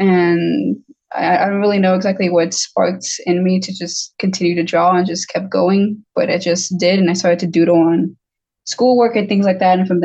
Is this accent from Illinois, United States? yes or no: no; El Paso, Texas, United States; Well, I mean, I'm from here. I'm from El Paso. I was born here and I guess been raised here. I'm barely 19.